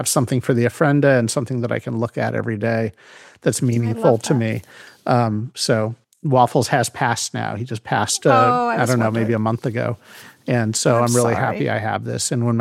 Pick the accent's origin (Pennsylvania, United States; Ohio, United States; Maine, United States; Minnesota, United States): Ohio, United States; Cleveland; I mean, I grew up in Cleveland, as I mentioned, in the suburbs.